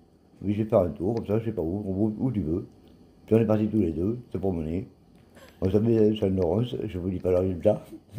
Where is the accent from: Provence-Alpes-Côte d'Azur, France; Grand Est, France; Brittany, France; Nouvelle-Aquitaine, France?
Nouvelle-Aquitaine, France; Castelmoron-d'Albret; J'habite à Castelmoron-d'Albré, un petit village, un petit village de France. Je suis né à La Réole, je suis natif de Castelmoron de Saint-Martin-du-Puy, juste à la commune d'à côté.